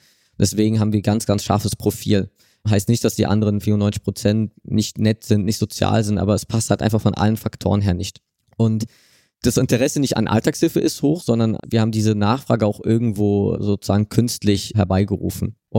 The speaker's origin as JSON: {"language": "German", "region": "Berlin", "country": "Germany", "tie": "born there", "said": "Ich bin auf jeden Fall in Berlin geboren und habe eine große, große Beziehung auch zu Berlin. Habe eine Zeit lang jetzt außerhalb von Berlin gelebt und habe dann nochmal gesehen, was ich an Berlin gebraucht habe und bin froh, jetzt wieder hier zu sein."}